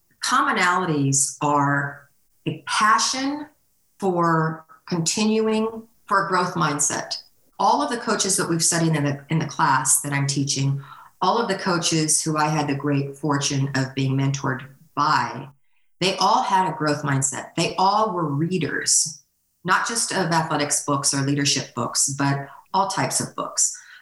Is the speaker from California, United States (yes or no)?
yes; California, United States; moved away as an adult; I grew up in California. And I just retired and my husband said, okay, pick a place because we're moving out of California.